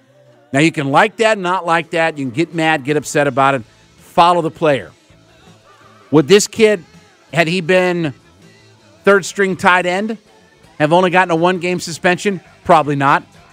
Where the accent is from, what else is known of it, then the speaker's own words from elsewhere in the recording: Canton, Ohio, United States; up in my hometown of Canton, Ohio.